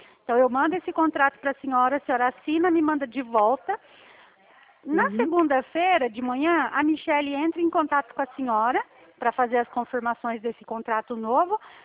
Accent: Santo Inácio, Paraná, Brazil; Eu sou paranaense também, ali da região de Maringá. Sou de Santo Inácio.

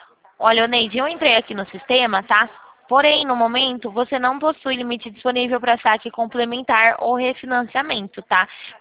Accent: Araras, São Paulo, Brazil; eu sou da cidade de Araras, estado de São Paulo.

